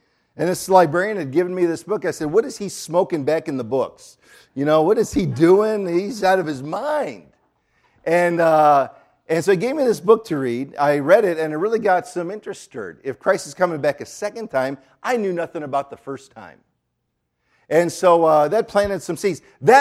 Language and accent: English; Detroit, Michigan, United States; For me, I grew up in the Detroit area. As I said, my dad worked for Ford.